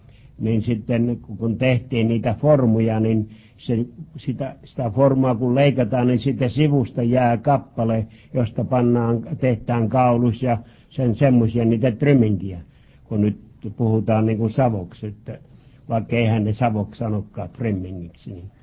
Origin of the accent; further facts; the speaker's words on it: Kuopio, North Savo, Finland; now in Los Angeles, United States; Kuopiosta. Syntynyt Kuopiossa.